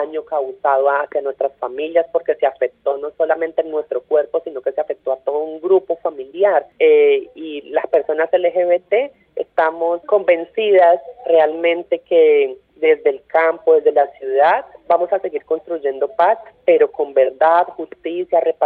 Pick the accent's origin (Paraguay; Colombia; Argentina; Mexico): Colombia; Curillo, Caquetá; soy de Curillo, Caquetá.